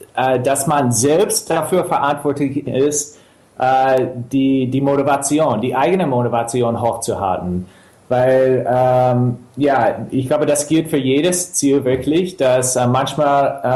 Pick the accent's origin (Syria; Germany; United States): United States; Chicago, Illinois; German is a second language; in Chicago, ich komme aus Chicago, und da gibt es Stammtische, wo man sich mit anderen auf Deutsch unterhalten kann